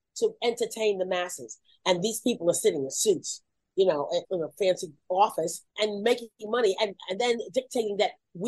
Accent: Brooklyn, New York, United States; And I'm from Brooklyn. I can give you an accent. You want a Jewish accent?

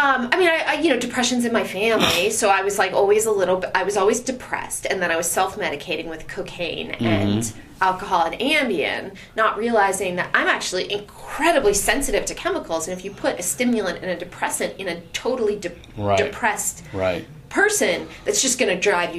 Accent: California, United States; now in Los Angeles, United States; Marin County, up north.

